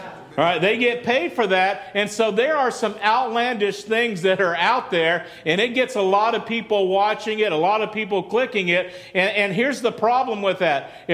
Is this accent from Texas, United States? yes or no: yes; Texas, United States; now in California, United States; we came from Central Texas, and how many of you know that's a very conservative area there?